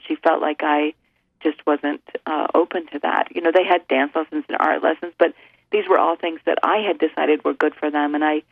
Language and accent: English; Idaho, United States; now in Eugene, United States; I grew up in Idaho, yes.